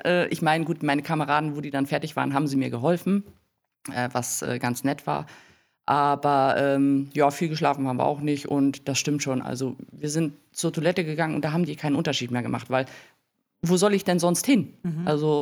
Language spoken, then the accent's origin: German; Bavaria, Germany; Bei uns in Bayern ist es ja vermehrt, dass wir Spielmannszüge haben und so.